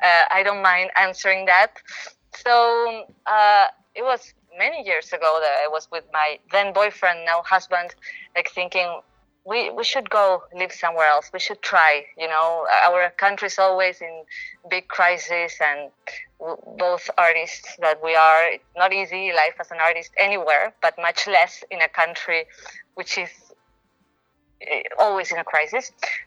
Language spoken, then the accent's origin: English; Buenos Aires, Argentina; I grew up in Buenos Aires, which is a massive city. So compared to that, I moved to a small city, like in my mind.